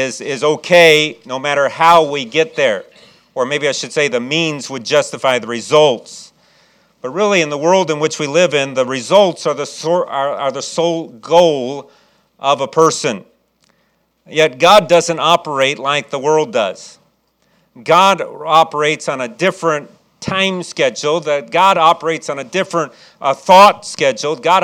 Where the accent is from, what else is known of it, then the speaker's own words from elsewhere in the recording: Chicago, Illinois, United States; now in South Carolina, United States; I'm from Chicago, and I still haven't got used to the weather. I've been here 19 years now, and I still think, boy, you know, it'd be nice to be in Chicago where they get hot weather